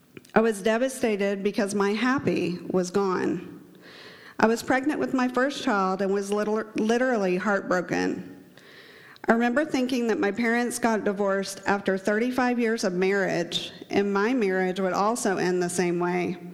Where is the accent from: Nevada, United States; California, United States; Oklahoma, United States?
Oklahoma, United States; Edmond; born there; I was born in Edmond, Oklahoma in 1972 to two loving parents.